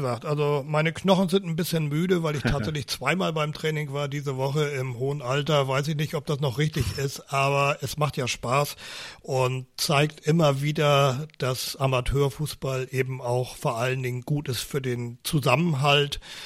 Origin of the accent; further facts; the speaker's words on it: Lower Saxony, Germany; Ich komme ja vom Dorf aus Nordniedersachsen